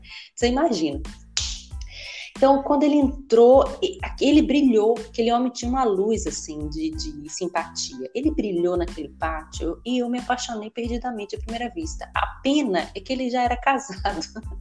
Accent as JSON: {"language": "Portuguese", "region": "Pernambuco", "country": "Brazil", "said": "porque eu sou de Pernambuco, né?"}